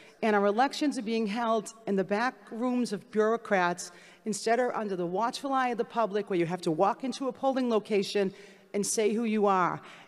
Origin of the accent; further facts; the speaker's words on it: Massachusetts, United States; I grew up on the Freedom Trail. Paul Revere's ride goes right through my district.